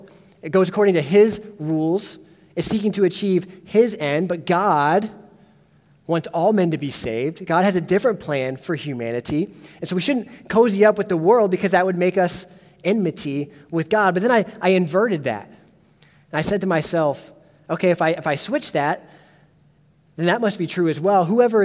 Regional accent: Ohio, United States; Before I was saved, I grew up in Ohio. I went to many Cleveland Browns games.

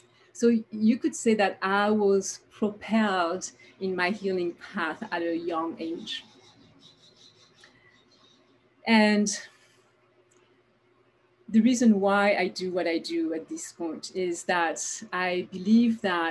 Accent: France; born there; accent: French; English is a second language; moved away; also born or lived in California / New Zealand / Hawaii / British Columbia; you must have recognized a French accent. Yes, I was born in France and I lived in California, in New Zealand, in Hawaii, in British Columbia, in Indonesia

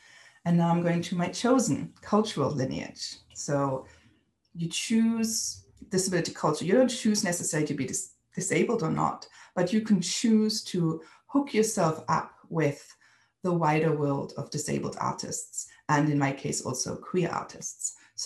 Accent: North Rhine-Westphalia, Germany; English is a second language; I grew up also on the Niederrhein, a specific area in the northwest of Germany

